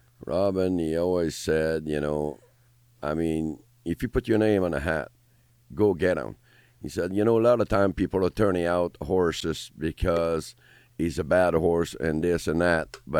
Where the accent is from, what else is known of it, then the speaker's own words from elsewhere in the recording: Canada; just because I'm from Canada, to send me the buckle home, it'll take forever